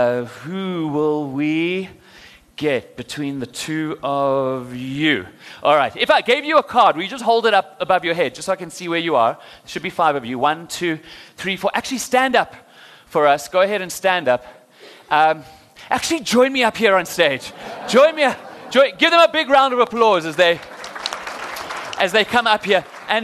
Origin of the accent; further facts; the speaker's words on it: Johannesburg, Gauteng, South Africa; now in Cape Town, South Africa; I'm the youngest of four children. I grew up in Joburg, although I live in Cape Town now.